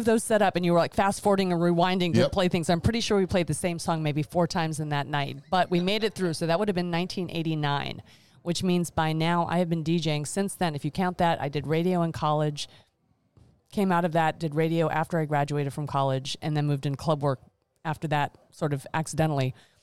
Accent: U.S. Virgin Islands; moved away as an adult; also born or lived in Indiana / Atlanta; now in Charlotte, United States; So I originally, I grew up in the Virgin Islands in the Caribbean. From there, I went to college in Indiana and then went back home after I graduated

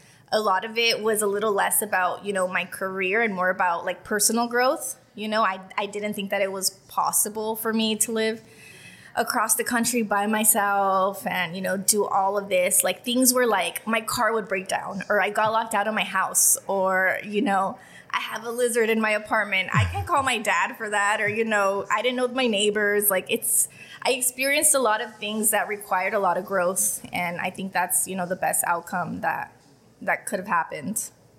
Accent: California, United States; born and raised in Imperial County. It's, you know, us here who are from Imperial Valley, we're just so family oriented.

